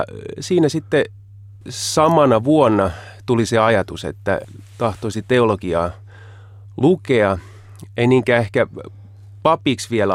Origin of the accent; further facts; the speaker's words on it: Harjavalta, Satakunta, Finland; Länsi-Suomesta, Porinlähältä, Harjavalta nimisestä kaupungista on kotoisin. Ja siellä varttunut oikeastaan koko lapsuus- ja nuoruusajan, lukuun ottamatta muutamia sitten perheen matkoja